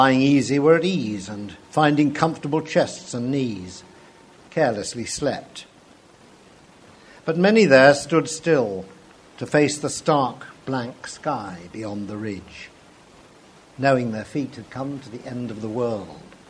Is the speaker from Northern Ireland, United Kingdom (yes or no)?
no; Sheffield, Yorkshire and the Humber, United Kingdom; also born or lived in London; for 50 years, although I was born and brought up in Sheffield, I lived in London.